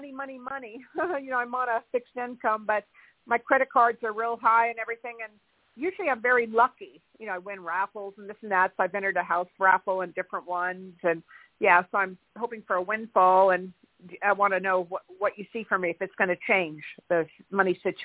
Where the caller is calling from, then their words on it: California, United States; in California.